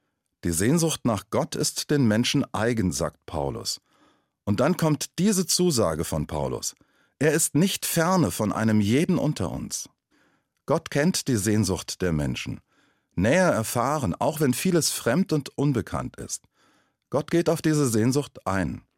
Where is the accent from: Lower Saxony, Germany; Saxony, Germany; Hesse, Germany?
Hesse, Germany; Ernsthausen; In diesem Moment wechsle ich in meinen Heimatdialekt. Und ich sei vor Ernsthause.